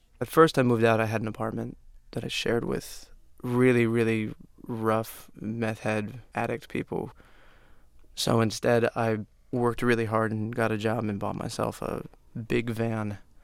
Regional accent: Miami, Florida, United States; Yeah, I grew up in Miami, and it wasn't the safest place to grow up

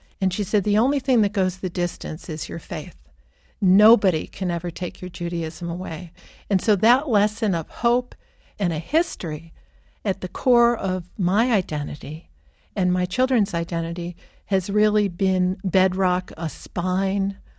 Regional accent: Oak Park, Illinois, United States; I grew up in Oak Park, Illinois, and there were very few Jews in Oak Park, Illinois.

